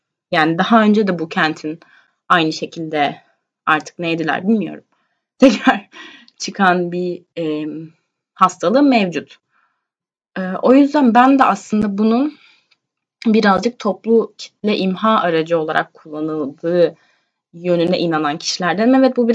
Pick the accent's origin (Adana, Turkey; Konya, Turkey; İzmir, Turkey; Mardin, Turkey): İzmir, Turkey; now in Istanbul, Turkey; Çünkü ben İstanbul'da yaşıyorum. Normalde şu an memleketimde İzmir'de olsam da İstanbul'da yaşıyorum.